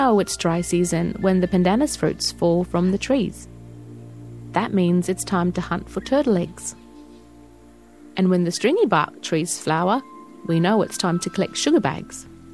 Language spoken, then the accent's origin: English; Northern Territory, Australia; I'm a Wadjigan woman. That means I come from Wadjigan country, southwest of Darwin, where the Daly River meets the sea. We're saltwater people.